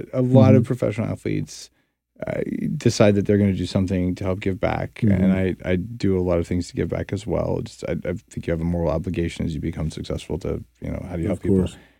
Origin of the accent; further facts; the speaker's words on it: New Mexico, United States; I grew up in New Mexico, so there's a bit of Oklahoma-New Mexico rivalry.